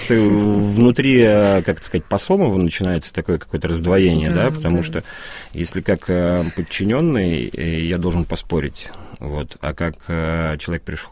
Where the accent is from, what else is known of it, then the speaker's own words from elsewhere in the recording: Moscow, Russia; Я там рядом родился, на Войковской, вот, и бабушка жила на Октябрьском поле